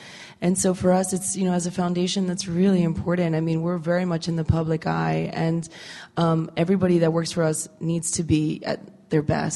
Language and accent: English; Colombia; English is a second language; Like, I'm from Colombia. I see poverty all the time and at home, right?